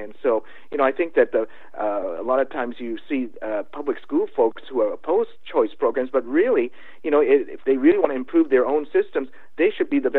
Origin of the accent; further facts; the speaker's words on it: California, United States; using my home state of California as an example, we're supposed to have so-called accountability control programs here in our state